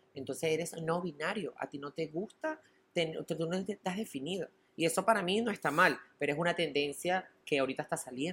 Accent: Venezuela; tenemos la oportunidad de, como venezolanos, nosotros mismos levantarla. Por eso es que yo regreso a Venezuela

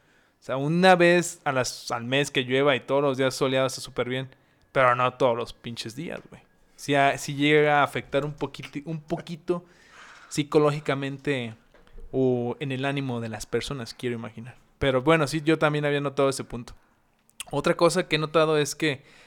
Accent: Nayarit, Mexico; Yo soy muy abierto y soy de Nayarit.

